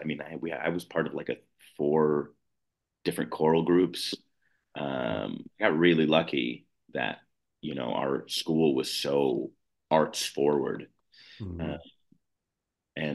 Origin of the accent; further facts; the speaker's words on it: Highwood, Illinois, United States; I grew up in Highwood, which is a small town surrounded by a much bigger town called Highland Park on the north side of Chicago.